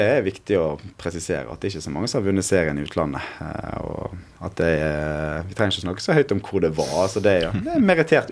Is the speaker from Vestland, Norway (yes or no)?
yes; Bergen, Vestland, Norway; men jeg er en bergenser og jeg er en kverulant